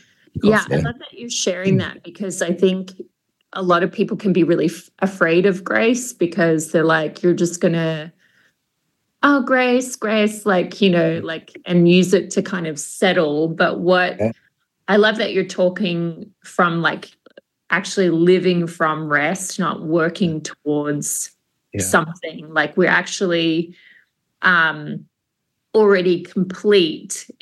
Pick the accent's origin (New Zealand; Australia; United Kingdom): Australia; because being an Aussie, I'll like hang in the background and like, everyone else go.